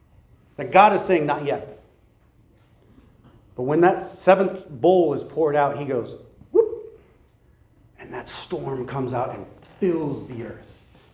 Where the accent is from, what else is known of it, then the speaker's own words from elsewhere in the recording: Nebraska, United States; now in California, United States; When I grew up in Nebraska and a thunderstorm came through, stuff fell off the shelves when that lightning hit.